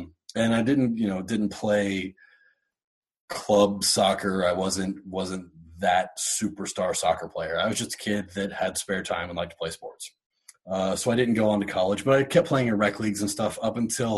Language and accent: English; Columbus, Ohio, United States; moved away; also born or lived in Kentucky; Yeah, so I grew up in Columbus, but then due to some family circumstances, moved away in the mid-90s.